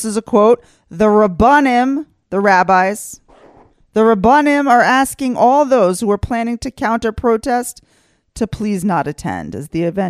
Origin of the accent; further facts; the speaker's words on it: Texas, United States; I grew up in Texas, so maybe my perception is off.